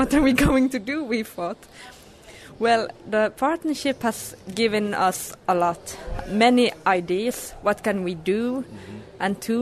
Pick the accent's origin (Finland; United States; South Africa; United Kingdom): Finland; English is a second language; from Finland.